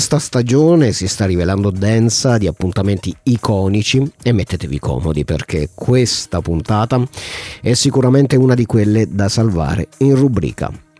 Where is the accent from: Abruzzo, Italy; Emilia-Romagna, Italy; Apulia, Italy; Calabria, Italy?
Abruzzo, Italy; Chieti; Sono di Chieti, però non disto molto.